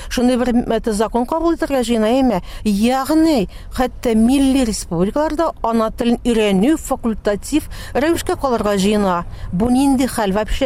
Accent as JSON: {"language": "Tatar", "town": "Yevshirma", "region": "Tatarstan", "country": "Russia", "tie": "born there", "also_born_or_lived": "Kazan / Astrakhan", "said": "язмышым тумышым буенча Чистай Татарстан, Чистай районы, Евшерма авылына Гаис Хакинның авылдашы. Физик яктан мин Евшермәдә тудым. Инде рухи яктан мин Казанда җитештем һәм инде милли хәрәкәт лидеры булып Астраханда җитештем."}